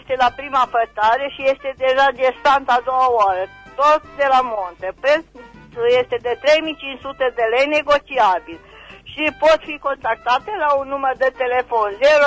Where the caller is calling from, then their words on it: Târnova, Romania; din Târnova